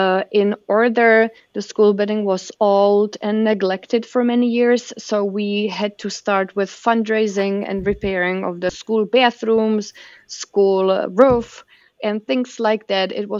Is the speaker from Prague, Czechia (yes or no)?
no; Trutnov, Hradec Králové Region, Czechia; English is a second language; I am from Trutnov, which is a small town in northern Bohemia.